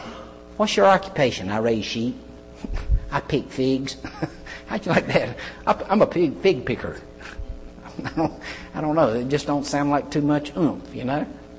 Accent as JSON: {"language": "English", "region": "South Carolina", "country": "United States", "accent": "twangy", "said": "I'm from South Carolina, I know I got that twangy accent, but I don't hear that twangy accent."}